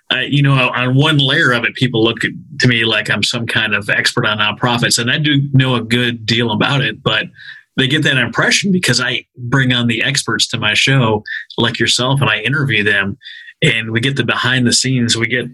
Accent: Fergus Falls, Minnesota, United States; No one would ever say or claim to be from there. And all the people that are in Fergus Falls listening to this, I'm sorry, but no one really like, yeah, that's a destination.

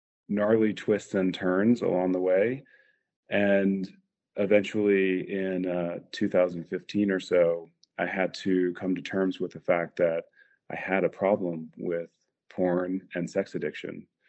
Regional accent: New Jersey, United States; also born or lived in Colorado / California; So a little bit about me. I grew up in New Jersey. Went out to college in Colorado, went to grad school out in California

